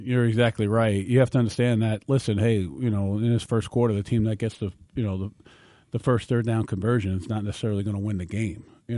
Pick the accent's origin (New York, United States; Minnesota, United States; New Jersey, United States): New York, United States; I grew up in New York, so and we didn't have a garage